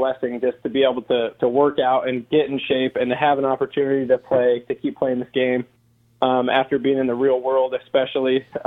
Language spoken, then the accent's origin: English; Seattle, Washington, United States; I got this huge opportunity now with the Seahawks, my hometown.